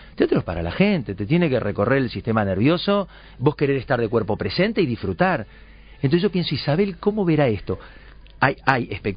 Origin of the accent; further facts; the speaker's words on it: Uruguay; impulsar algo que vos digas tenga la dirección de un país, de una que nos identifique como uruguayos